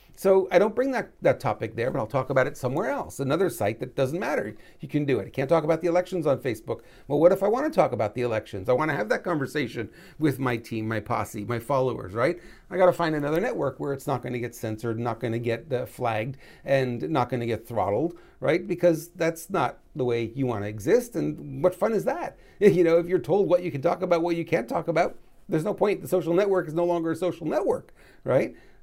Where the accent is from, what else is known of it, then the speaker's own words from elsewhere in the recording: Montreal, Quebec, Canada; when I grew up in Montreal